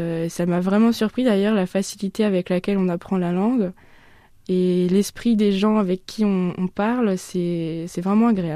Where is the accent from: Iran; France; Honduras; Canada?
France; Bourges, Centre-Val de Loire; Donc moi à la base je viens de Bourges, donc j'ai fait un parcours un peu particulier.